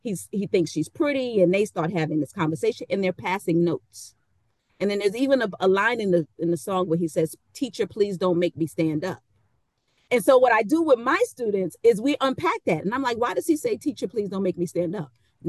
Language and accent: English; Bronx, New York, United States; So I'm born in 1974 and I'm from the Bronx. And hip hop was born in 1973 in the Bronx.